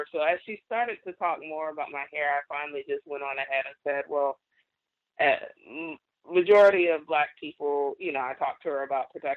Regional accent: Florida, United States; And, well, I'm from Florida, so to be expected, you know, what I would encounter out there.

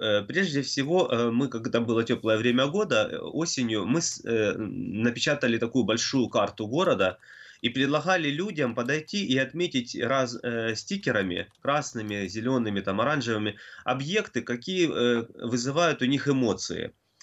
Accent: Donbas, Ukraine; несмотря на то, что я вырос здесь, на Донбассе.

